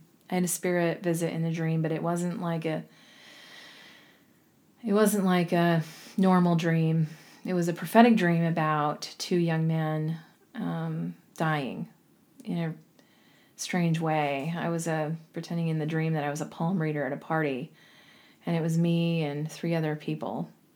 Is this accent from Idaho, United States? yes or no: yes; Idaho, United States; just like I did growing up in Idaho. Idaho is home to me.